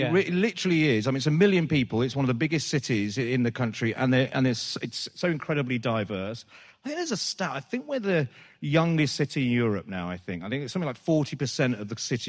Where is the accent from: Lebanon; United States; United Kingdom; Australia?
United Kingdom; Birmingham, West Midlands; I used to live in Yardley, you know, and then went to school in Handsworth. So I had to get this hour-long two buses into Handsworth. You see every single person, every different type of person in Birmingham in that 1 hour.